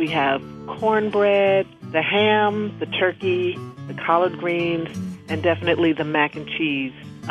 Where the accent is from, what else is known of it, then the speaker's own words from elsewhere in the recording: Virginia, United States; I'm from Virginia. The black side of my family is from South Carolina.